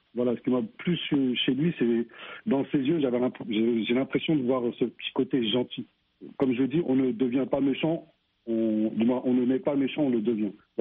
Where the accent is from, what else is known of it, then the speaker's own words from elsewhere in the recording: Sarcelles, Île-de-France, France; j'ai grandi à Sarcelles, je suis originaire de la Guadeloupe et aujourd'hui je suis réalisateur.